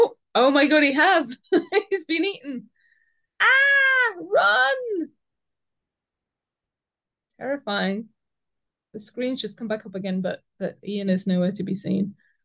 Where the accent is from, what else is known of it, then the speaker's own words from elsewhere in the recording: Liverpool, North West England, United Kingdom; I'm from Liverpool